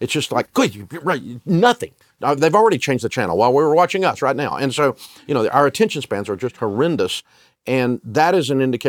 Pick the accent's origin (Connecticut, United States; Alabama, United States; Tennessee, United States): Tennessee, United States; Nashville; accent: Southern; started out with just this hillbilly kid in Nashville, Tennessee, that had a horrible accent. Now, I've still got my accent, but I got rid of the horrible part.